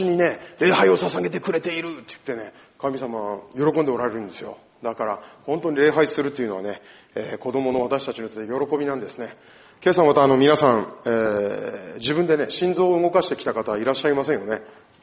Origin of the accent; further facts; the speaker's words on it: Aomori, Japan; born there; 僕は青森県というところで生まれました。青森県皆さんご存知ですか。地の果て青森、先ほど、北海道ということがありましたけど、私は青森ですね。北海道の下です。